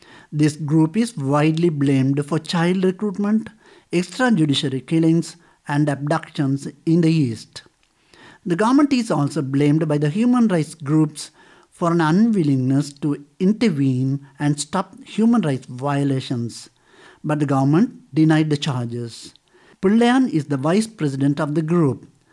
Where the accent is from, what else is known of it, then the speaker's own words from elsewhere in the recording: Vavuniya, Northern Province, Sri Lanka; from Vavuniya, Sri Lanka.